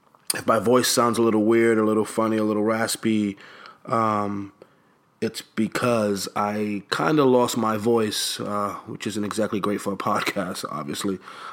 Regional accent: New York, United States; You know, I'm born and raised in New York.

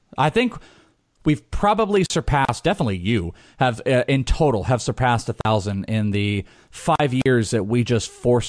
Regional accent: Wales, United Kingdom; I'm Welsh.

